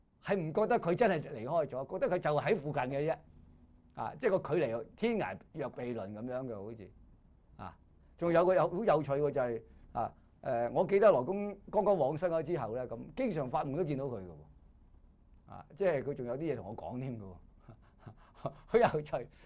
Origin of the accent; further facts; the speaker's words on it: China; 尤其是我哋中國人，我哋中國人咧好多時係咩啊？係崇尚如來藏嘅思想嘅